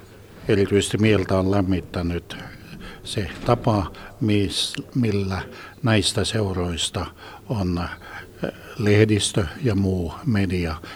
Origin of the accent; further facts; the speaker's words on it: Pirkkala, Pirkanmaa, Finland; born there; Olen syntynyt Hämeessä, Pirkkalassa.